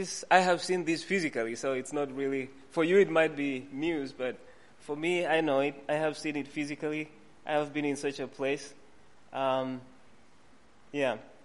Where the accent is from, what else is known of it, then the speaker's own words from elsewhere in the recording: Kenya; Now, I come from Kenya, and we do have many.